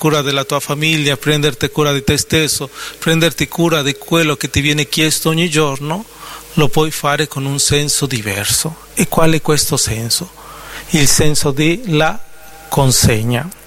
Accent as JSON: {"language": "Italian", "country": "Mexico", "said": "io sono messicano, lo dico sempre, e lì da noi si dicono tante parolacce, ma tantissime."}